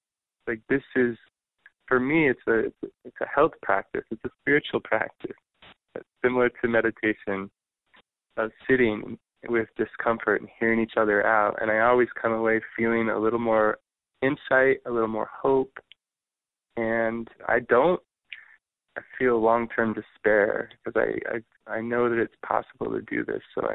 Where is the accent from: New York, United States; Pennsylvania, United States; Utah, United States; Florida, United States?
Utah, United States; I'm from Utah, the state that proudly gave Donald Trump his greatest defeat in the primaries.